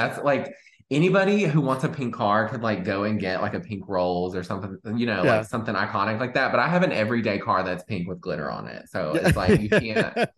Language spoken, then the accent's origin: English; Victoria, Texas, United States; I'm from Victoria. It's very small.